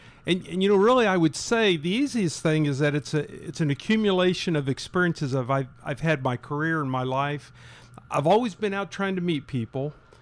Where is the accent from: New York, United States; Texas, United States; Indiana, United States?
Indiana, United States; Well, I grew up in Shelby County, just a little east of Indianapolis.